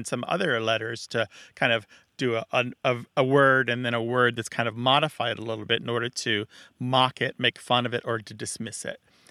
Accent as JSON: {"language": "English", "region": "Missouri", "country": "United States", "moved": "yes", "said": "Yes, because I am from Missouri, and I did leave it."}